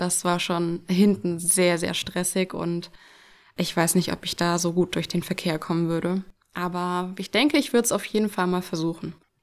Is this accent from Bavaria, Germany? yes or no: yes; Munich, Bavaria, Germany; Ich komme ja aus München und ich bin es irgendwie gewohnt, in der Nähe der Berge zu sein und ein bisschen kühleres Klima.